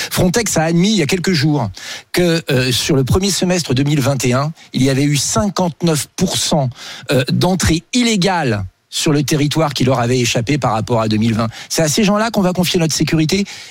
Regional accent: Grand Est, France; Moi, je viens du Grand Est.

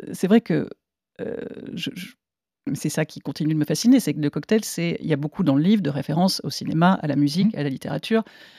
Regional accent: Montpellier, Occitanie, France; Moi, j'ai grandi à Montpellier, où on buvait des mauresques, donc du pastis avec du sirop d'orgeat.

